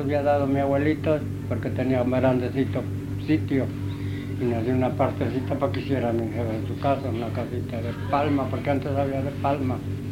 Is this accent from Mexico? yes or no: yes; Chilpancingo, Guerrero, Mexico; born there; Aquí en Chilpancingo.